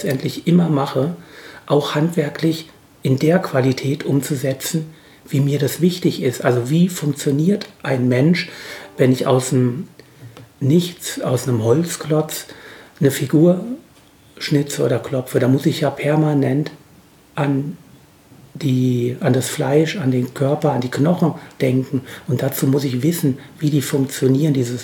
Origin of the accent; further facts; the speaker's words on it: Hesse, Germany; ich bin ja eben aus Hesse